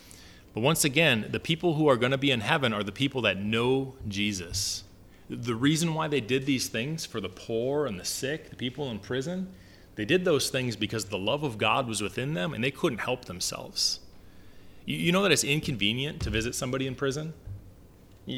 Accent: Wisconsin, United States; also born or lived in Minnesota; I was born in Minnesota, but I grew up in Wisconsin.

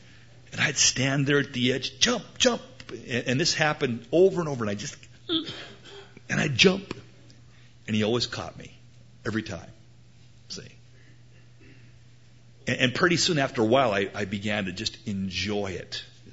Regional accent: Portland, Oregon, United States; I can recall when I was a little tiny guy in Portland, Oregon. I was born in Portland.

